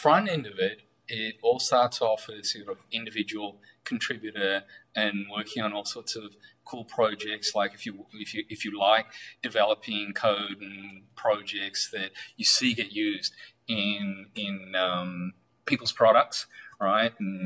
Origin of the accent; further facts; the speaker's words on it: Australia; Yeah, so I'm Australian, so I grew up in Australia